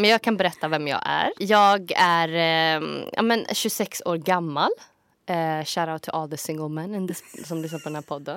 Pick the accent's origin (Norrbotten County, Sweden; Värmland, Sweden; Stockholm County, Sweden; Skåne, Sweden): Värmland, Sweden; Skoghall; born or raised there